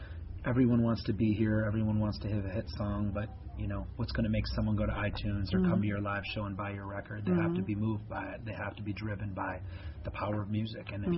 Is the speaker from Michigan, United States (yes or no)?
yes; Michigan, United States; You know, we come from Michigan, which is, you know, going through some real hard economical times.